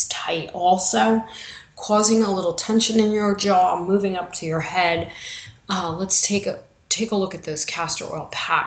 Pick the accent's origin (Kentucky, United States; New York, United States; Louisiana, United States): New York, United States; accent: New York; that was the word of the day for my New York accent. But he does poke me every day about my accent